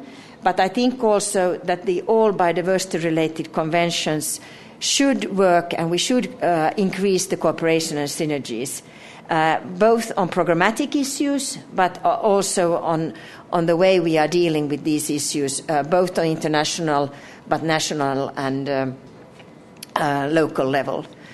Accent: Finland; My country, I'm from Finland, very north country, we have our indigenous people as well.

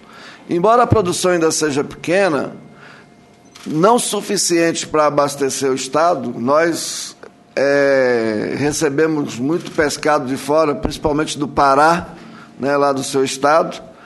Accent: Minas Gerais, Brazil; também, como mineiro, não gosto de atrasar

